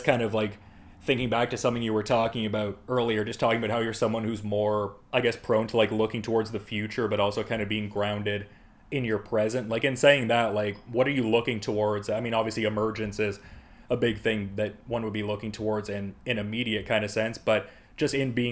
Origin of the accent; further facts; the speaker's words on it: Oshawa, Ontario, Canada; And I grew up in Oshawa, so I feel like I get the Detroit comparisons a little bit